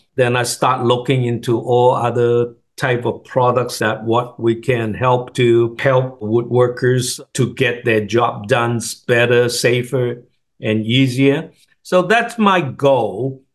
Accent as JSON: {"language": "English", "country": "Hong Kong", "second_language": "English", "moved": "as an adult", "lives_now": "United States", "said": "I came from Hong Kong. After my college, I started doing import and export business, and I was still in Hong Kong, and I moved to U.S., in 1976"}